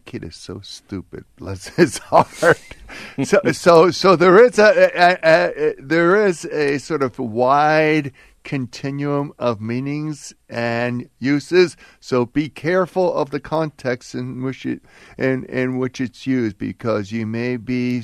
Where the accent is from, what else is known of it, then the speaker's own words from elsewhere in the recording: Philadelphia, Pennsylvania, United States; I'm from Philadelphia.